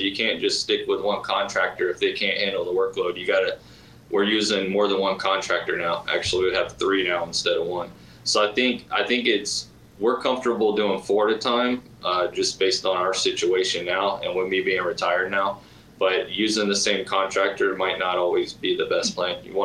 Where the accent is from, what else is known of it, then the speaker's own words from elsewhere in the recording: Atlanta, Georgia, United States; I'm from Atlanta, and there's a presence in Atlanta with Lifestyles